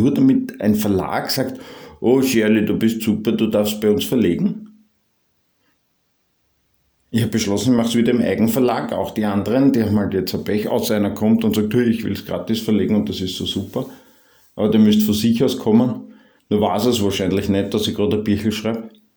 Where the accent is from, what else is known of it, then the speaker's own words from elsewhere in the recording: Austria; Ich meine, merkst du, ich bin Österreicher.